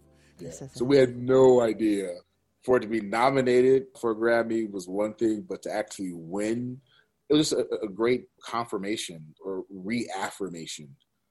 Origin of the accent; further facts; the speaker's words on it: United States; Again, as a Black culture, as an American culture, I hold all of that.